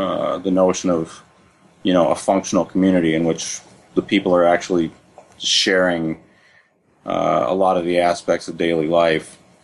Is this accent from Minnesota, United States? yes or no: yes; Minneapolis, Minnesota, United States; I'm originally from Minneapolis, St. Paul.